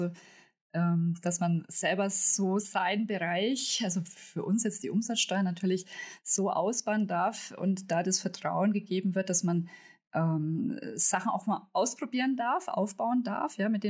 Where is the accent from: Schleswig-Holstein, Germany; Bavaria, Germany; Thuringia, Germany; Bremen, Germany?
Bavaria, Germany; als Franke